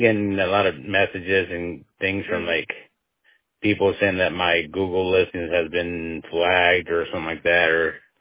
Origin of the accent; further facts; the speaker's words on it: Washington, United States; I'm from Grant County, so I do quite a bit of work in Grant County.